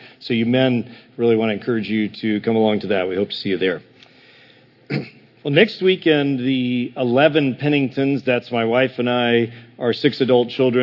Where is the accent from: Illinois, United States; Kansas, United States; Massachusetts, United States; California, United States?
Illinois, United States; No shame on Iowa. I'm from Illinois. It's not much different.